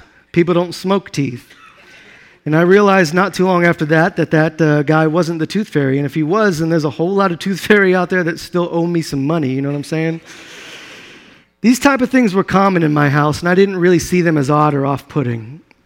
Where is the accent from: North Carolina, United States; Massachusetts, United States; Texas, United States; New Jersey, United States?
Texas, United States; Sherman; born there; Speaking of birth, I was born in Sherman, Texas. Hold your applause. We moved around a lot and somehow always managed to find the ghettos of wherever we moved to.